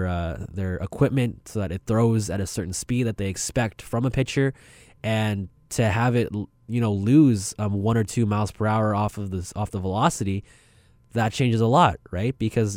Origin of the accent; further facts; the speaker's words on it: Canada; So there's a lot of bad reflections of my character on this show today, you know, as a Canadian and as a hip-hop fan and as a sports fan.